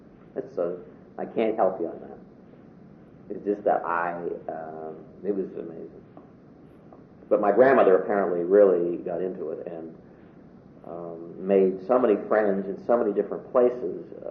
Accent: Pittsburgh, Pennsylvania, United States; When I was growing up in Squirrel Hill

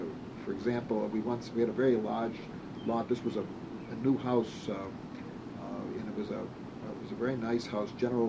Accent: Boston, Massachusetts, United States; I grew up in part of my life, I grew up in the Dorchester section of Boston, and there were always frictions between Jews and Irish at that time.

